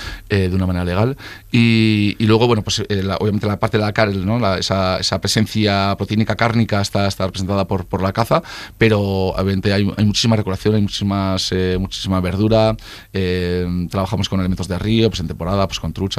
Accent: Campezo, Basque Country, Spain; en mi zona, en Gasteiz, en Campezo, me tocó hacerlas para la gente a la que me debo, que es la gente de mi pueblo

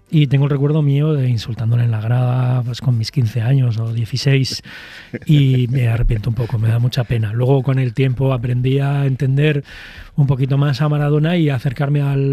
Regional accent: Bilbao, Basque Country, Spain; born there; yo soy nacido en el 75 en Bilbao

